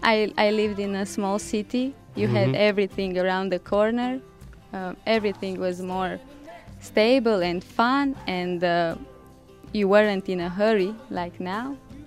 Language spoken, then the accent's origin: English; Transylvania, Romania; English is a second language; now in Bucharest, Romania; So I'm originally from Transylvania. I don't know if you heard of it, with the place with a lot of vampires